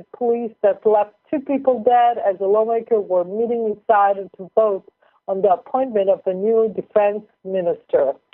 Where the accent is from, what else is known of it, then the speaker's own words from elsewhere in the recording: Israel; English is a second language; My parents came from Libya, but I was growing up in Israel, so I didn't know nothing. For me, it was Israel, and I lived in a German neighborhood